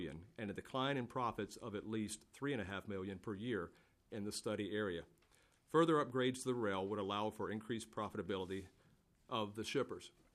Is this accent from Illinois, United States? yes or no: no; Winthrop, Minnesota, United States; I am from Winthrop. I am a city councilman there.